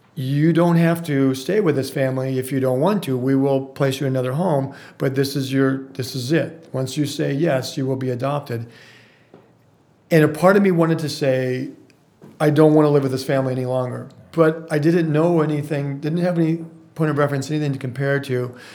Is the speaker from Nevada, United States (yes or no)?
yes; Las Vegas, Nevada, United States; also born or lived in Sacramento, California; I was born in Sacramento, California. My mother moved to Las Vegas when I was a baby.